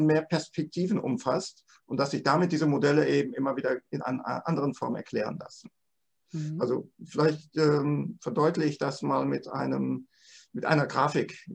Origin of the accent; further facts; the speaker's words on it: North Rhine-Westphalia, Germany; born there; now in Bad Homburg, Germany; ich bin gebürtiger Westfale, habe in Dortmund studiert, damals Informatik. Bin dann vor 30 Jahren nach Bad Homburg gezogen.